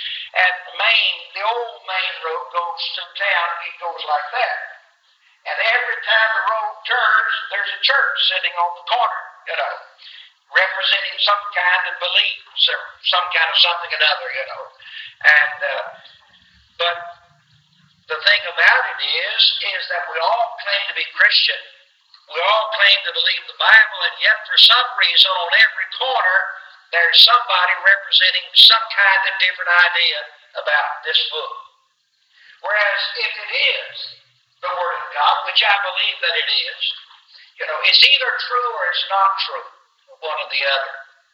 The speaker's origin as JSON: {"language": "English", "region": "Tennessee", "country": "United States", "tie": "born or raised there", "said": "I grew up in Northwest Tennessee."}